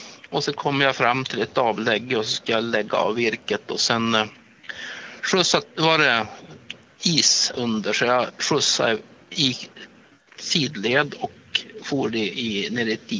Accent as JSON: {"language": "Swedish", "region": "Norrbotten County", "country": "Sweden", "also_born_or_lived": "Västerbotten County", "said": "Jag är halvtids norrbottning och halvtids västerbottning."}